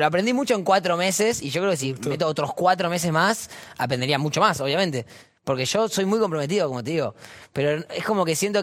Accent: Argentina; yo soy muy argentino y muy fanático de lo nuestro

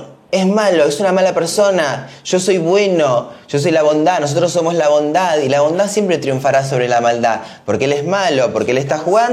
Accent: Córdoba, Argentina; los argentinos, no sé, yo que vengo de Córdoba

